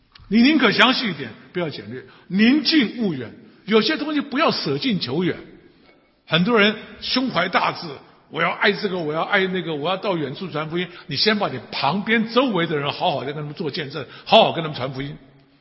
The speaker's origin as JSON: {"language": "Chinese", "country": "Taiwan", "said": "我是台湾人，我们台湾人呢啊，很多人讲闽南语"}